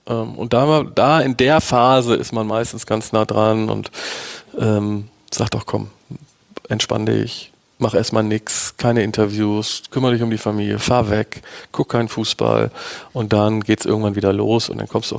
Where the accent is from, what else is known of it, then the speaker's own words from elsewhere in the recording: Bremen, Germany; ich bin Bremer